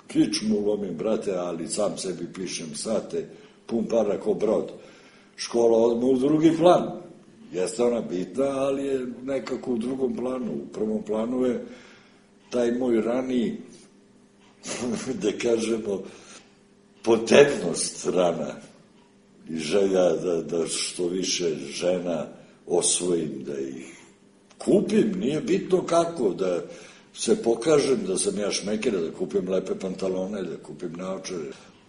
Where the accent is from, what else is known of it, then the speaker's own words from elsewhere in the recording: Belgrade, Serbia; ja sam odrastao na Čukarici